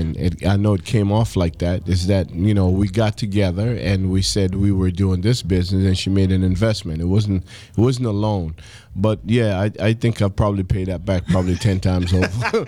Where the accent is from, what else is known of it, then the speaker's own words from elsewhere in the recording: Brooklyn, New York, United States; I'm a Jamaican cat that bred in Brooklyn. You know what I'm saying? Live in Miami. I'm an international dude. You know, I live in England.